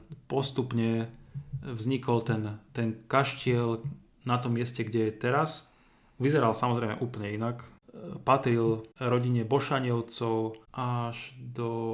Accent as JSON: {"language": "Slovak", "town": "Uherce", "region": "Trenčín Region", "country": "Slovakia", "tie": "born or raised there", "said": "Pamätám sa, ako teda rodák z Uheriec, že sa vždy tradovalo"}